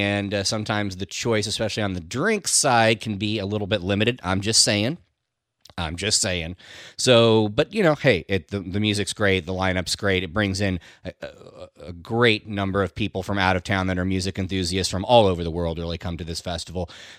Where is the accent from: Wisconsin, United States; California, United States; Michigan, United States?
California, United States; I grew up out in California, they're from Oakland.